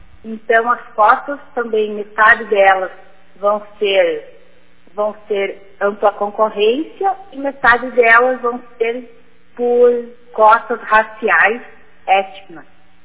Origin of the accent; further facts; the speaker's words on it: Alpestre, Rio Grande do Sul, Brazil; Eu sou natural de Alpestre